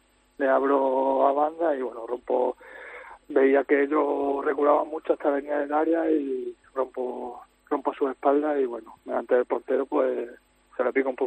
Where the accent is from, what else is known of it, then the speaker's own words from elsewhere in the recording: Almendralejo, Extremadura, Spain; De Almendralejo.